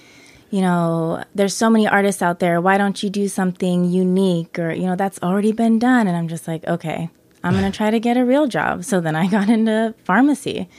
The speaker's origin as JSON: {"language": "English", "town": "Phoenix", "region": "Arizona", "country": "United States", "tie": "born or raised there", "also_born_or_lived": "Mesa / Flagstaff", "said": "Well, I was born in Mesa and then I believe moved to Phoenix when I was two. And then from there, grew up in Phoenix and then bounced to Flagstaff"}